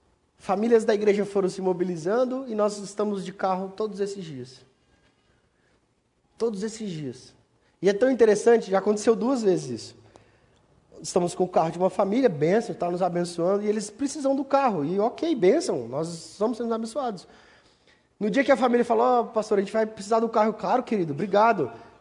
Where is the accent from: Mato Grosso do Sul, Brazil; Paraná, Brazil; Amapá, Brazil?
Mato Grosso do Sul, Brazil; eu sou lá do Mato Grosso do Sul